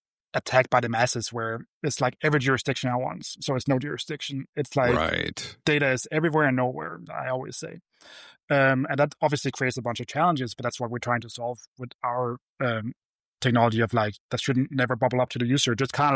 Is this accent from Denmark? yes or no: yes; Denmark; I'm a person from a small country. I'm from Denmark with 5 million people.